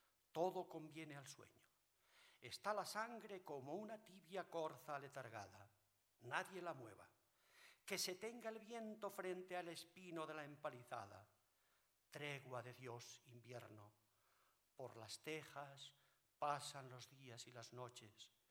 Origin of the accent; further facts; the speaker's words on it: Vidanes, Castile and León, Spain; en mi pueblo mis padres no vivieron la guerra, no hubo guerra. En Vidanes, al lado de Cisterna, no vivieron atrocidades y tal.